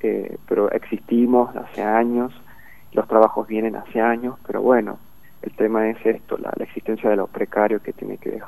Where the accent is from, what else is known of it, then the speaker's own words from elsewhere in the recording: Villa Unión, La Rioja, Argentina; yo de hecho no soy de Capital, soy de Villa Unión